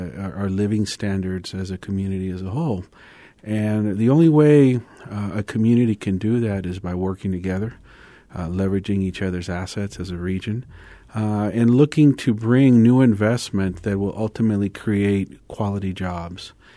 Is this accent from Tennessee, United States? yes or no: no; El Paso, Texas, United States; also born or lived in Juarez, Mexico; I grew up here. I grew up in Juarez, El Paso. Went to Cathedral High School and left, and had been in San Antonio and the Austin area ever since.